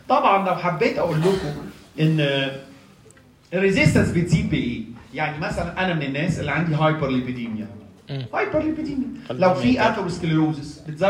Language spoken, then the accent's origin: Arabic; Egypt; احنا عندنا في مصر دايما الاطباق